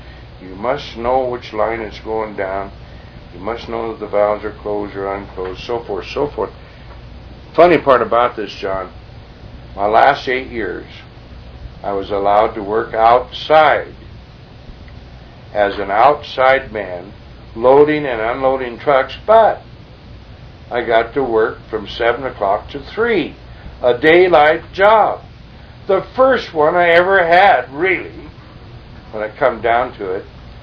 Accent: Kettle Falls, Washington, United States; I come down here from the Kettle Falls area, Rice, Pleasant Valley, where we were on the Columbia River and we had short-range shooting.

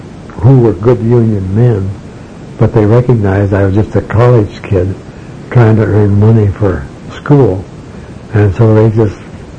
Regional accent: La Grande, Oregon, United States; So while I had a wonderful time growing up in La Grande, I was ready to graduate and move on.

